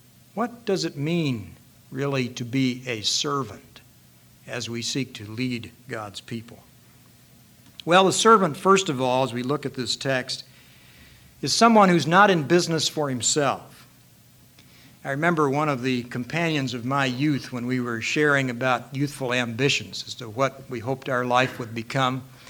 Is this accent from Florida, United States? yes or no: no; St. Louis, Missouri, United States; Maybe some 18-wheelers would go all the way out to St. Louis, my hometown.